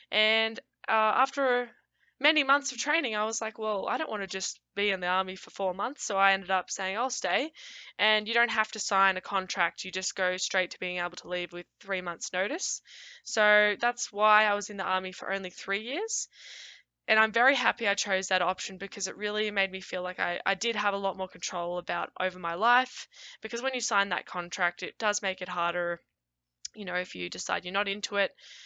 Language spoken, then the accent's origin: English; Coleraine, Victoria, Australia; I grew up in Australia. I'm Australian, and I grew up in the state of Victoria, on a farm near this town called Coleraine in Western Victoria. I spent my whole life there. I didn't move around that much growing up at all.